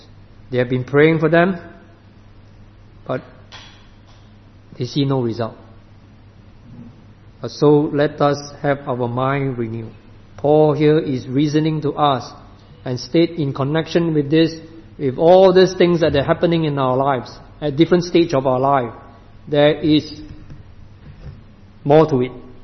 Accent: Singapore; and even in Singapore, my home country

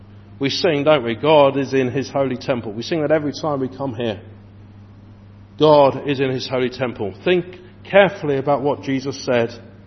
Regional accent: England, United Kingdom; If I look back over the history of my nation being an Englishman

